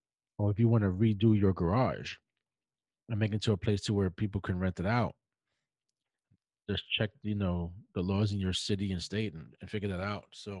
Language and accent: English; Brooklyn, New York, United States; growing up when I was a kid, I grew up in Brooklyn, so in New York